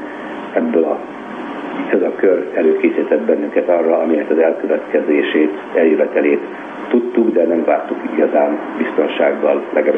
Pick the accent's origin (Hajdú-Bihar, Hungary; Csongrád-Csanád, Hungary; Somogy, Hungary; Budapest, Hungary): Budapest, Hungary; Én a Tabánban nőttem fel